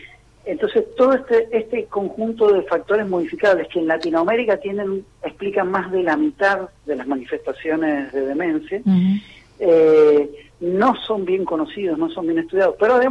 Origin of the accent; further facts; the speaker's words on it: San Juan, Argentina; now in Buenos Aires, Argentina; yo me siento orgulloso de ser sanjuanino.